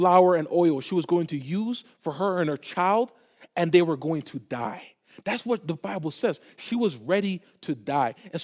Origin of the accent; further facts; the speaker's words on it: New York, United States; I grew up in New York, and there's a lot of times I would feed birds.